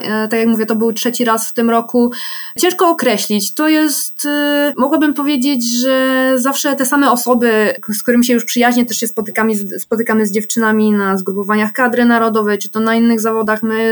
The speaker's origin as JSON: {"language": "Polish", "town": "Rzeszów", "region": "Subcarpathian Voivodeship", "country": "Poland", "moved": "yes", "lives_now": "Łódź, Poland", "said": "Tak naprawdę siedzę tutaj już 3 lata, ale zostawiłam wszystko, co miałam. Pochodzę z Rzeszowa, tam też aktualnie moja rodzina właśnie przebywa"}